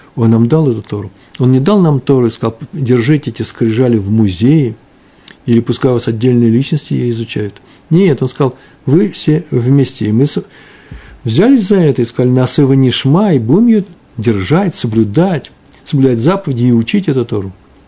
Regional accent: Ukraine; корни с Украины, с Западной Украины, Восточной, с Центральной и так далее. Все мы с вами из Украины

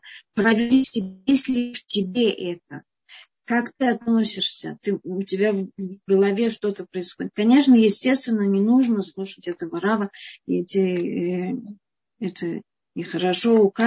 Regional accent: Russia; мы, приехавшие из России, у нас есть своя прекрасная культура русская, которая нам совершенно не нужно выбрасывать. И есть русский язык

